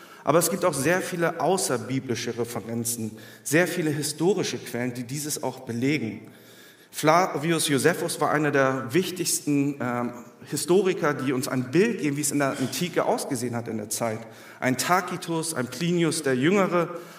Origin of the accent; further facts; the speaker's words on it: Germany; Ich bin hier in Deutschland geboren, bin hier aufgewachsen, zur Schule gegangen.